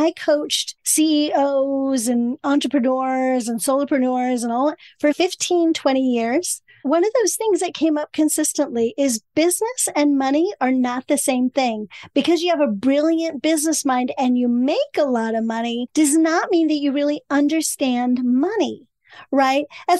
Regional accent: India; as an Indian, we believe the opposite.

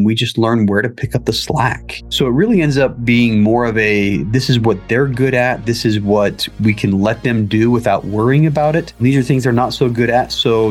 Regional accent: Salt Lake City, Utah, United States; born and raised in the Salt Lake City general area. Just did what everybody did through grade school, high school, whatever.

